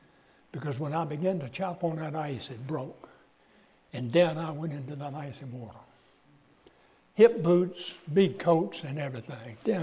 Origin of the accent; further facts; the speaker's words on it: Petersburg, Virginia, United States; See, I was born and raised in Petersburg, and two blocks away was the Appomattox River.